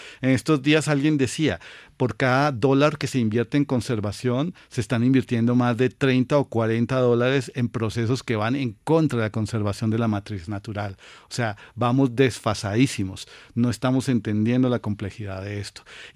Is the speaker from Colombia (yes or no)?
yes; Bogotá, Colombia; Sí, soy bogotano.